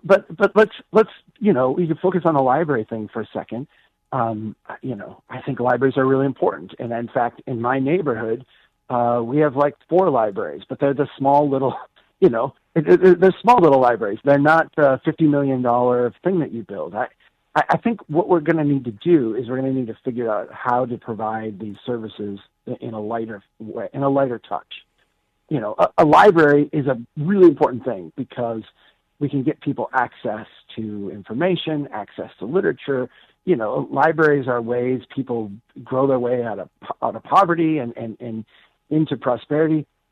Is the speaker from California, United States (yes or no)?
no; Minnesota, United States; for my hometown here in central Minnesota